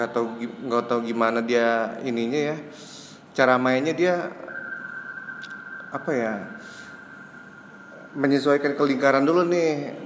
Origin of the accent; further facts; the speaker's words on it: Jakarta, Indonesia; Dulu tuh di daerah gue, di Jakarta Barat, kalau malam pada ngumpul.